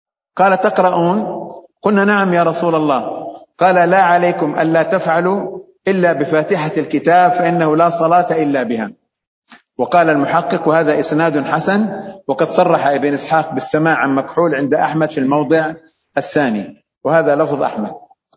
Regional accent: Saudi Arabia; عندنا في السعودية

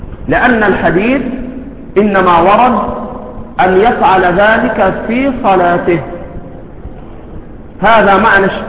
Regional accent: Egypt; كان عندنا في مصر

